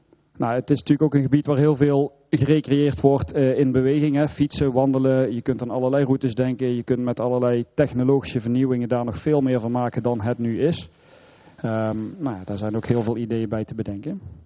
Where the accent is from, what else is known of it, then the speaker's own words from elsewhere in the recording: Eindhoven, North Brabant, Netherlands; Ik kom zelf uit Eindhoven, vandaar misschien het woordje stad.